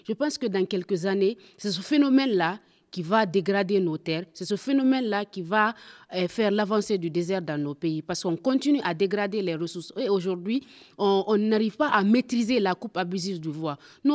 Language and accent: French; Guinea; chez nous, en Guinée